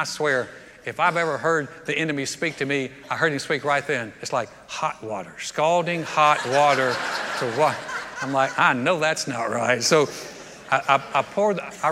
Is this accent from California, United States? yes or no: no; North Carolina, United States; I was from North Carolina.